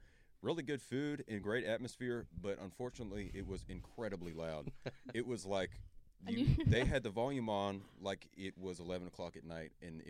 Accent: Kentucky, United States; I'm here by way of Lexington, Kentucky. I'm from Boone County.

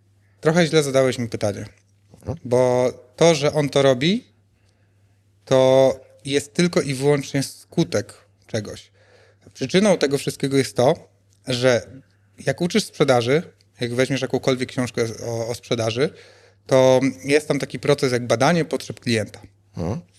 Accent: Rzeszów, Subcarpathian Voivodeship, Poland; ja jestem z Rzeszowa, mamy Dolinę Lotniczą

